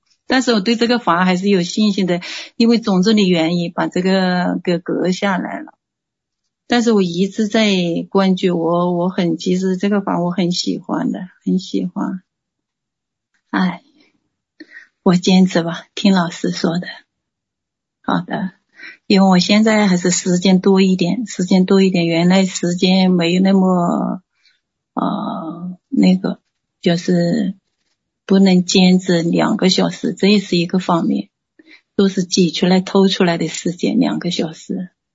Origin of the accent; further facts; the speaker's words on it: Hunan, China; 我是湖南的。